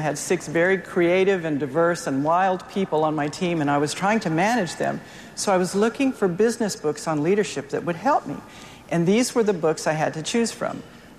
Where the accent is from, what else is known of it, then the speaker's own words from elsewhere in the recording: El Paso, Texas, United States; We were working with a group of 17 first offenders in El Paso, Texas, which is my hometown.